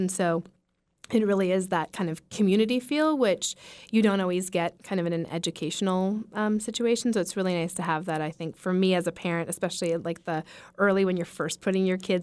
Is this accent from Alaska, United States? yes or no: yes; Juneau, Alaska, United States; growing up in Juno, farm animals are quite the anomaly.